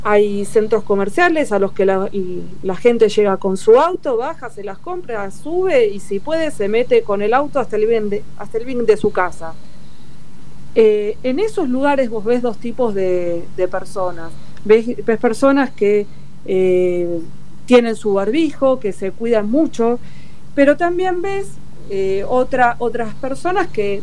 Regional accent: Argentina; como argentina, que me cuido mucho

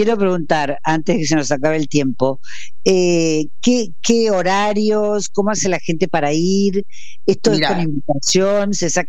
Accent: Córdoba, Argentina; te adoro como cordobés que sos, porque somos coterráneos

